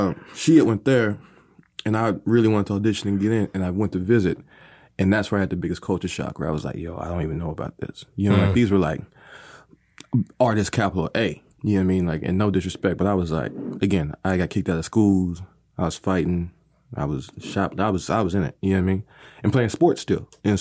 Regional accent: Lompoc, California, United States; born there; I was born in California.

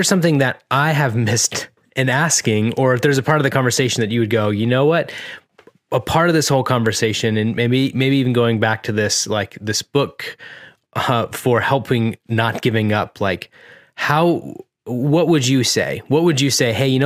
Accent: Florida, United States; I keep getting distracted by the … dinosaur since I'm from Florida.

